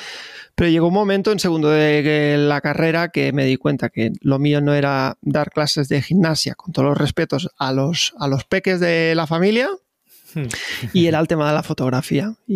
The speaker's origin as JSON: {"language": "Spanish", "town": "Torredembarra", "region": "Catalonia", "country": "Spain", "tie": "born or raised there", "said": "soy natural de Tarragona, de un pueblo costero llamado Torredembarra. Nací hace 41 inviernos"}